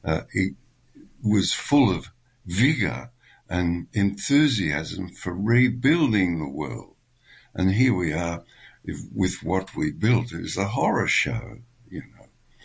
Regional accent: Australia; I'm an Australian and my mum and her family are all Irish people

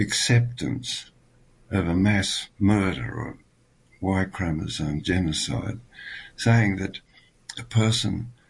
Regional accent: Australia; I'm an Australian and my mum and her family are all Irish people

